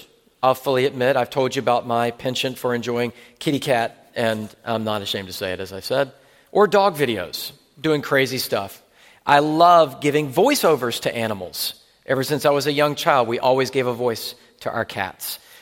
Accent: the South, United States; Again, I grew up in the South, where it's very clear you knew what the external behavioral markers were and weren't.

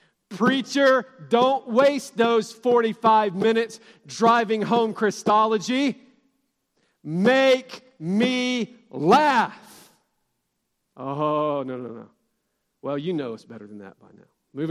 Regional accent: Atlanta, Georgia, United States; born there; I was born in Atlanta, Georgia, with so much access to gospel light and truth

